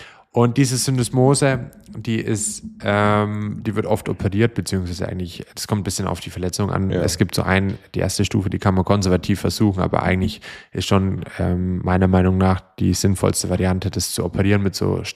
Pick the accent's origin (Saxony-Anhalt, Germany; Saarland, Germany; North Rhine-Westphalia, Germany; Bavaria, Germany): Bavaria, Germany; Gerolzhofen; ich komme ja aus Gerolzhofen, diesen kleinen Kaff